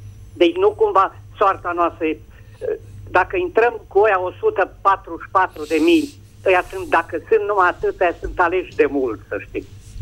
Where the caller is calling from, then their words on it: Timișoara, Timiș County, Romania; din Timișoara.